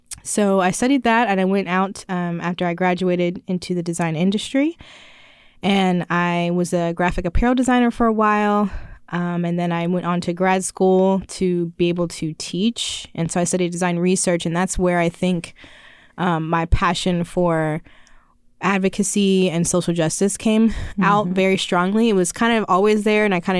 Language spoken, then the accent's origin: English; Texas, United States; also born or lived in Panama / Washington / Germany; I was born in Panama, and we moved around Washington State. We lived in Germany for a few years and moved back to Texas. I've been there, the longest stint of my life was in Texas.